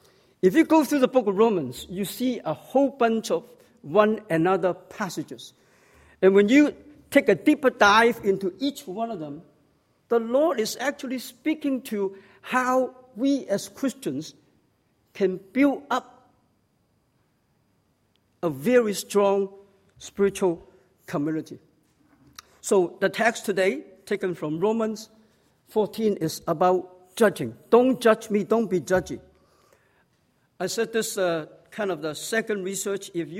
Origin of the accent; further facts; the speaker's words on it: Toronto, Ontario, Canada; When I grew up in Toronto, Chinese Alliance in Toronto.